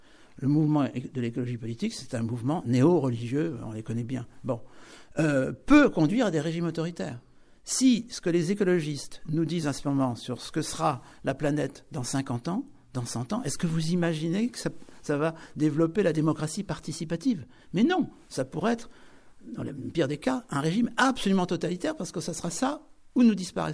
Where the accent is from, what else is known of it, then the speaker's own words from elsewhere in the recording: Rennes, Brittany, France; also born or lived in Fougères; je suis né à Fougères, j'ai grandi à Rennes, dans une atmosphère catholique.